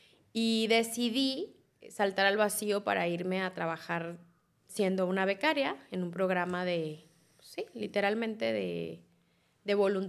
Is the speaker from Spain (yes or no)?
no; Zapopan, Jalisco, Mexico; es una zapopana, jalisciense. Nací en Zapopan, pero bueno, al final todos somos jaliscienses. Sí. Tengo 38 años